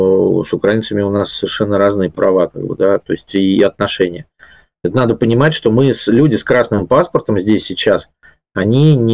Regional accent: Russia; Я из России

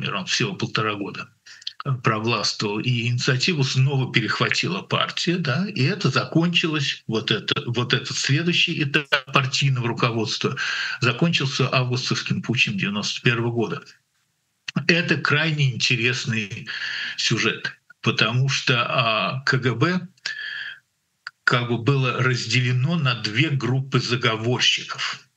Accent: Moscow, Russia; Я сам из Москвы, поэтому я Ленинград плохо знаю.

